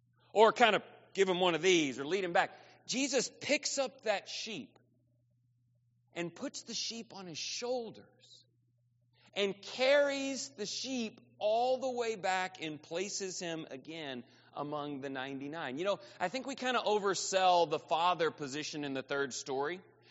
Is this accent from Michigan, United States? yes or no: no; Texas, United States; I'm not a sheep person. I'm from Texas. I don't know what you guys think when you think East Texas. I don't have sheep. I don't have a cowboy hat.